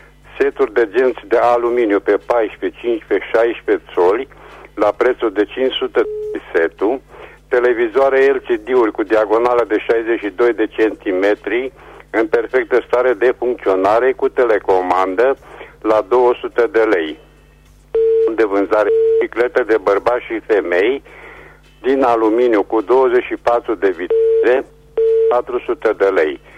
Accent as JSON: {"language": "Romanian", "town": "Reșița", "region": "Caraș-Severin", "country": "Romania", "said": "din Reșița"}